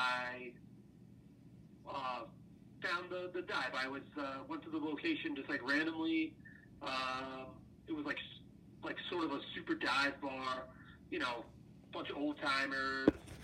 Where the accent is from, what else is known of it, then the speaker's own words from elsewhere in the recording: New York, United States; I grew up on Long Island. You know, I grew up eating oysters. Mm-hmm. I grew up on the water on the South Shore.